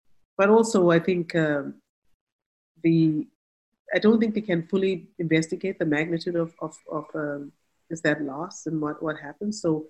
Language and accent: English; Canada; Because as a Canadian police officer, there are some things that when they happen here, we all mobilize